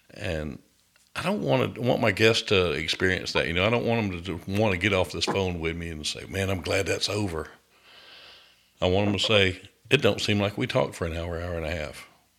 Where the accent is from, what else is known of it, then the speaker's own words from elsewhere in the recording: Athens, Georgia, United States; I grew up around Athens, so I know